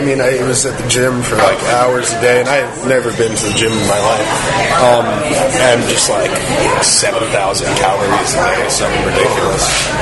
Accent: New York, United States; I mean, yeah, I'm from New York, so I have like a theater background.

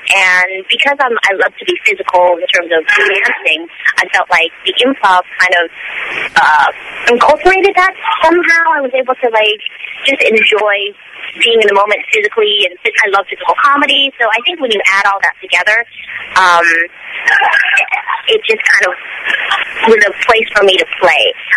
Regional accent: Toronto, Ontario, Canada; Toronto, woo-hoo. Yeah, that was my hometown.

